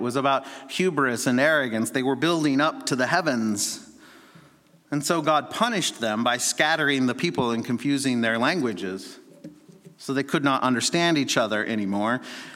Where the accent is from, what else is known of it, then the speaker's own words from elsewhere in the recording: Lincoln, Nebraska, United States; because I grew up in Lincoln, Nebraska, and it seems silly to me now